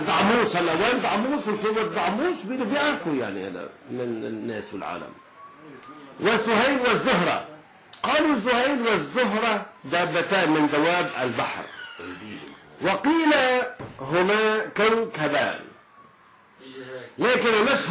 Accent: Lebanon; accent: Lebanese; السرطان هو السلطعان بلهجتنا اللبنانية

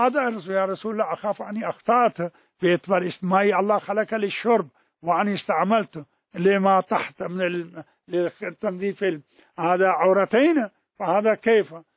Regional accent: Najaf, Najaf Governorate, Iraq; هذا عندنا في النجف يكون أبو رقبة

